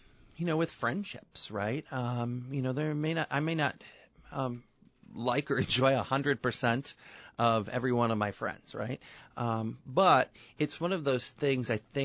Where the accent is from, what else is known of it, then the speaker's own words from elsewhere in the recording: Rockford, Illinois, United States; So, you know, and I grew up in Rockford, and I knew my way around. I didn't need a map.